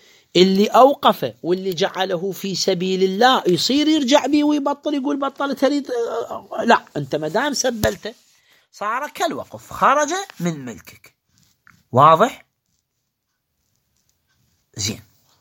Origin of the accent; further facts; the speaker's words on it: Iraq; عندنا بالعراق